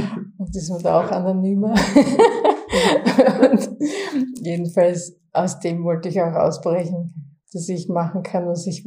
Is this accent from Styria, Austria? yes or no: yes; Gillersdorf, Styria, Austria; mein Start war tatsächlich im ländlichen Raum, in einem kleinen Ort, der heißt Gillersdorf, an der Grenze Richtung Burgenland schon.